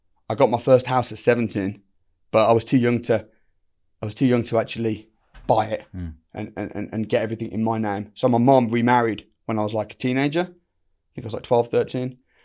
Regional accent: Warsaw, Masovian Voivodeship, Poland; Well, I grew up in Warsaw, which probably didn't help me, because then when I got into the business world and all the etiquette, I didn't understand the etiquette at all.

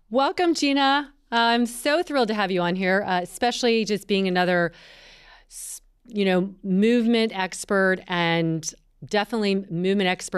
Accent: North Carolina, United States; in my home state, North Carolina

